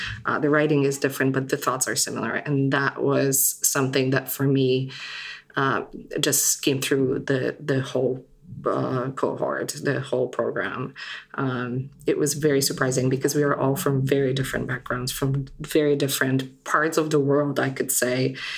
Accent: Poland; now in United States; growing up in Poland and always seeing myself in just regular TV on an everyday basis. But here in the United States

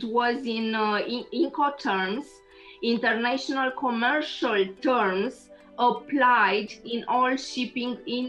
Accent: Romania; English is a second language; now in Liverpool, United Kingdom; I am Romanian, but my profession was making me to see all the world during different projects. And I choose Liverpool because I love Liverpool from my childhood.

